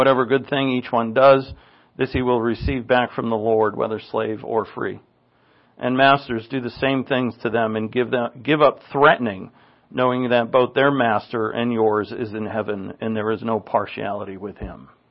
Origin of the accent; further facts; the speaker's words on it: East Coast, United States; It's amazing to me to see kids, because I grew up in the East Coast.